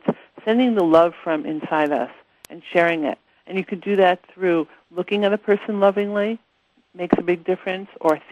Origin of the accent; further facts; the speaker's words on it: New York City, New York, United States; Look, I'm from New York, so I'm from the streets of New York City